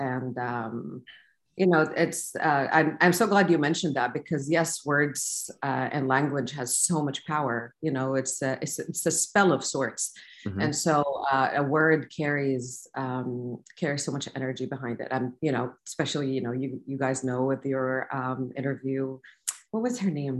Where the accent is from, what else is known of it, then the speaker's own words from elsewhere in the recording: Saudi Arabia; growing up in Saudi Arabia, I never felt like things made sense.